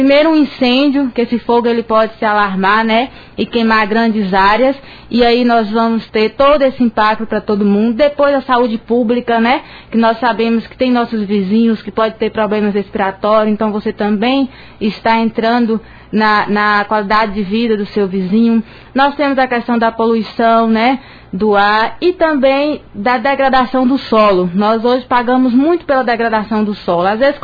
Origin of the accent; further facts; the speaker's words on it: Brazil; Nós sabemos, nós somos brasileiros, a gente quer fazer sem planejar.